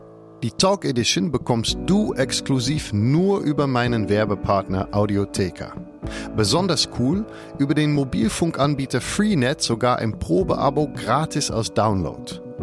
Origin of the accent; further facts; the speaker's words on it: Netherlands; German is a second language; Ich bin Holländer